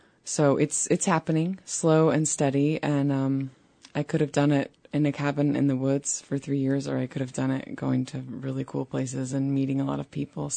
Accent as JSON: {"language": "English", "town": "Portland", "region": "Oregon", "country": "United States", "tie": "born or raised there", "also_born_or_lived": "North Carolina", "said": "I grew up in Oregon. That's the easy part. I grew up in Portland, and I also lived for about 10 years in the South in the Appalachian Mountains of North Carolina."}